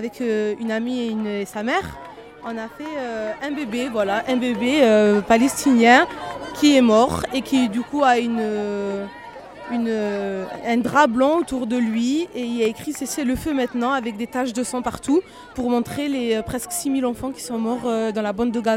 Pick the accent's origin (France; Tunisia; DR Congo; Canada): Tunisia; Il y a sur mon pays d'origine, qui est la Tunisie